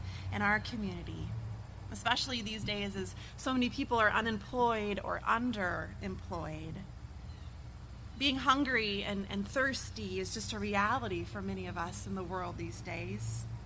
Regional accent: Lincoln, Nebraska, United States; Well, I remember in the late 1980s pulling into the parking lot of a local grocery store in my hometown of Lincoln, Nebraska.

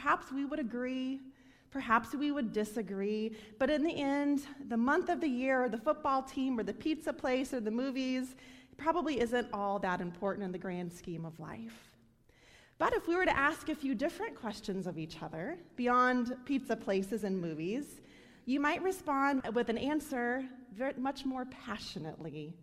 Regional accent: Nebraska, United States; are the Nebraska Huskers, my home state.

